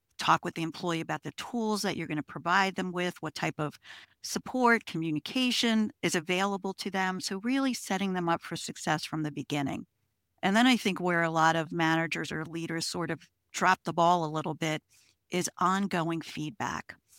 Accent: Long Island, New York, United States; also born or lived in Pennsylvania; I'm from Long Island originally. I spent most of my career in Pennsylvania because I married a Philly boy. So we went to the suburbs of Philly.

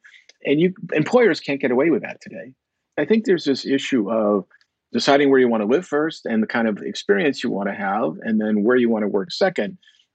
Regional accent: Boston, Massachusetts, United States; I grew up in Boston area. I attended local college and then ended up at Fidelity Investments for 17 years

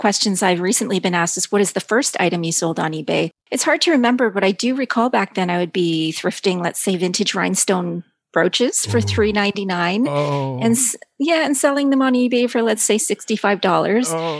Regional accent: Canada; When I first started on eBay as a Canadian

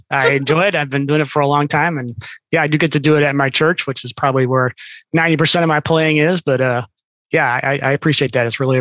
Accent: St. Louis, Missouri, United States; I haven't strayed very far from where I grew up. I grew up in North County.

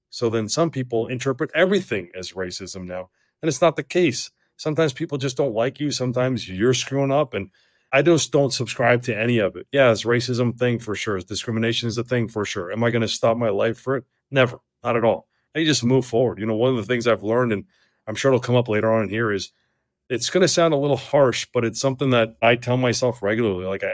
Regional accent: Canada; born there; I'm a Canadian born person. And I speak very clearly.

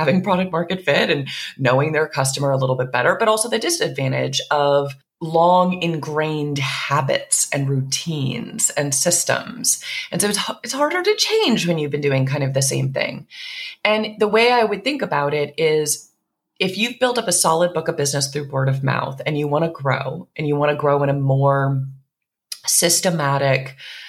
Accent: East Coast, United States; now in Portland, United States; And I'm originally from the East Coast. So like my very direct nature is sometimes a little off-putting for Portlanders.

